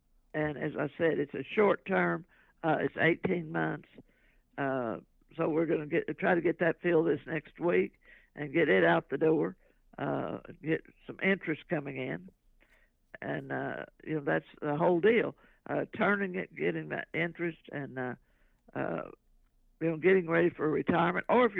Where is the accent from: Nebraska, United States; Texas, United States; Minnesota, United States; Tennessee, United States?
Texas, United States; Everybody's so proud being a Texan and living in Texas.